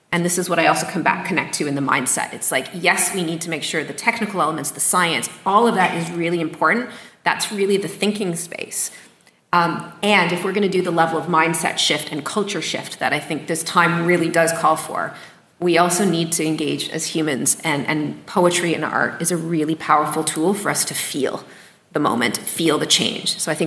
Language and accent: English; Canada; Now, I am a Canadian